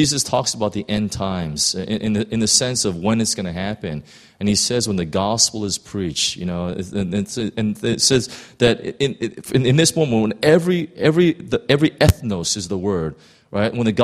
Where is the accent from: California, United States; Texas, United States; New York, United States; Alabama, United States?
California, United States; Los Angeles; growing up in Los Angeles, I've been held up twice by gunpoint.